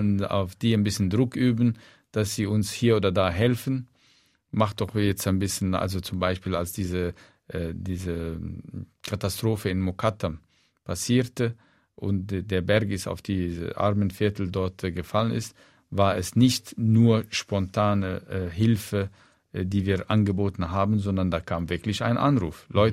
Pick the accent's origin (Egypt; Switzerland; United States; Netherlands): Egypt; Und trotzdem fühle ich mich immer noch nicht nur als Ägypter, sondern am wohlsten in Ägypten.